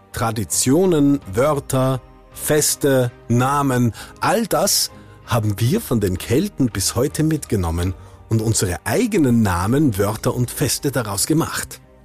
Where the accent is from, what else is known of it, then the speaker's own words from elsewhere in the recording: Hallein, Salzburg, Austria; Ich bin in Hallen aufgewachsen. Hallen ist eine Stadt im Tennengau.